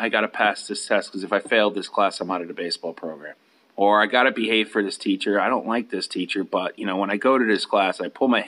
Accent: New Haven, Connecticut, United States; Yeah, a place called New Haven, Connecticut.

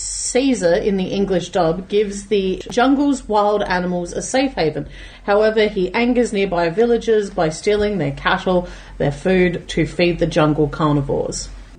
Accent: Sydney, New South Wales, Australia; we grew up in Sydney.

